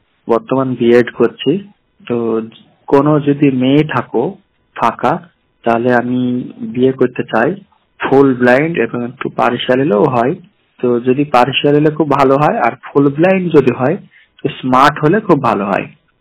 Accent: West Bengal, India; আমার বাড়ি পশ্চিমবঙ্গ নদিয়া জেলা।

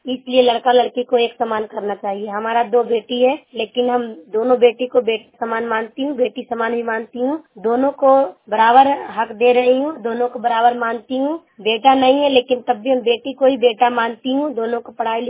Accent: Chaura, Bihar, India

